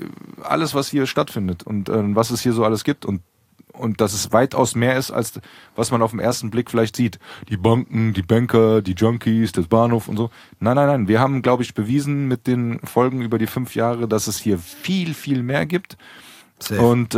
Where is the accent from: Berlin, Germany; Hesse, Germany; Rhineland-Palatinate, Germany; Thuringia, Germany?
Hesse, Germany; Frankfurt; okay, pass auf, wir sind aus Frankfurt, Wir sind aus Hessen.